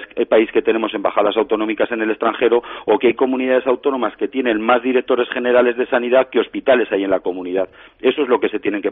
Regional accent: Aragon, Spain; me siento español, y cuando voy a Bruselas, con que haya una embajada española tengo bastante. No tengo necesidad de que haya una embajada de mi comunidad autónoma, que es Aragón.

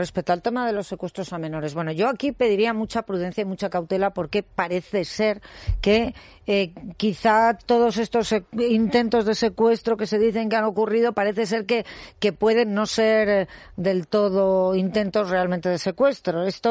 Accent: Aragon, Spain; Yo también.

